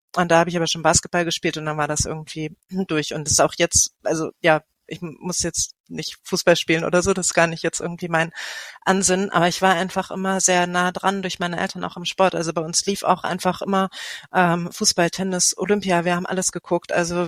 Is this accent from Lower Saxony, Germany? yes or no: yes; Lüneburg, Lower Saxony, Germany; ich komme aus Lüneburg, kleine Stadt in Niedersachsen.